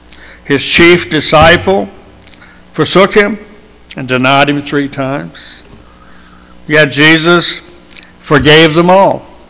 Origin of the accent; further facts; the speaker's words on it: the South, United States; accent: Southern; I know I'm from the South. I think everybody knows that. And I don't notice any difference.